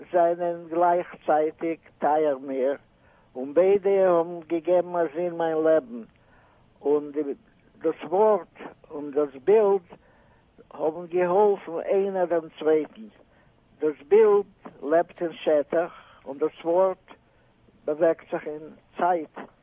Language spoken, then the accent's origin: German; Russia; first language Russian; German is a second language; moved away; Meine erste Sprache gewesen, Russisch in Russland. Die Sprache, welche ist geworden, die Sprache von meinem Schaffen, ist gewesen Jiddisch.